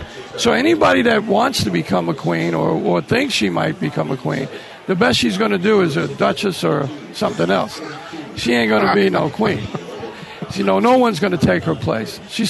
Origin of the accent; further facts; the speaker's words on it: New York, United States; because I'm from New York